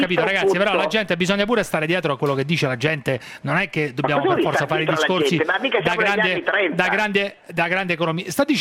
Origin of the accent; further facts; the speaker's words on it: Orvieto, Umbria, Italy; Da umbro a umbro. Allora, tu sai che io sono di Orvieto, di origine.